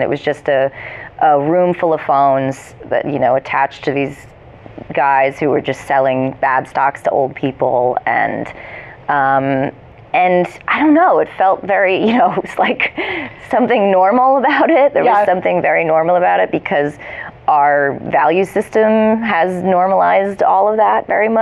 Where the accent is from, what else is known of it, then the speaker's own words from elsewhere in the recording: New Jersey, United States; I grew up in New Jersey.